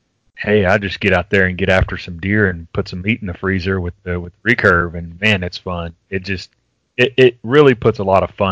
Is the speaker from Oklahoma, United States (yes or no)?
yes; Oklahoma, United States; now in Arkansas, United States; I live in northwest Arkansas. I am 13 miles from the Oklahoma border. That's to my west, and I actually grew up in Oklahoma. I only live an hour from where I grew up, so.